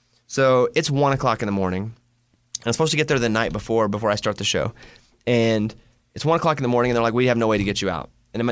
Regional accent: Mountain Pine, Arkansas, United States; Again, I'm from Mountain Pine, Arkansas, population 700. I'm a food stamp kid.

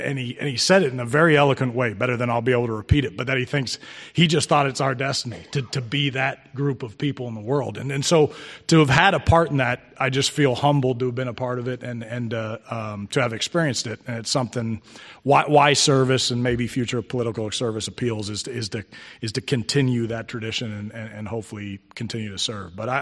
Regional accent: United States; I'm a pure born, bred American.

